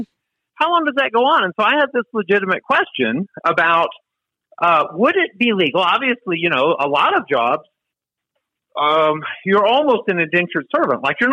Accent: Texas, United States; I grew up in Texas. I never met a plumber that didn't fit that criteria

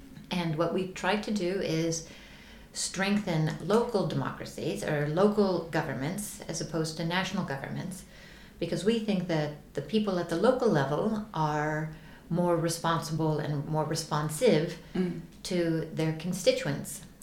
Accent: United States; moved away as an adult; now in Stockholm, Sweden; I'm from the United States originally, and I've lived in Stockholm, Sweden for the last 6 years.

